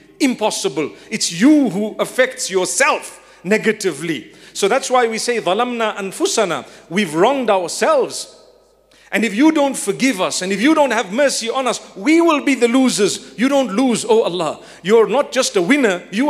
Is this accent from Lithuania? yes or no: no; Zimbabwe; I'm from Zimbabwe, by the way, not from South Africa.